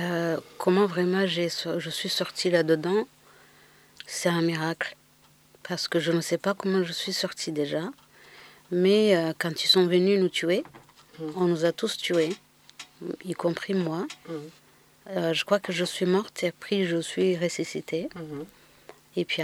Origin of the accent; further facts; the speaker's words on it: Ruhengeri, Northern Province, Rwanda; born there; Moi, je suis née à Ruwengeri, c'est au nord du Rwanda. Et moi, j'étais à la capitale, à Kigali, chez ma tante.